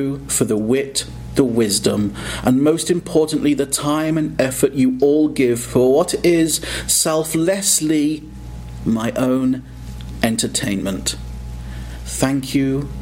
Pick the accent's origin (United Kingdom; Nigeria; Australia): United Kingdom; now in United States; my life as a British gentleman in America.